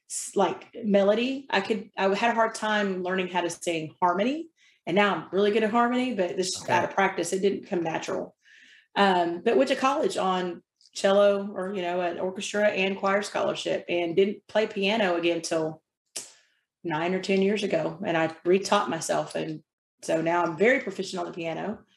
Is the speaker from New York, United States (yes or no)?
no; Arkansas, United States; I mean, I was from Arkansas. You didn't have the internet back then.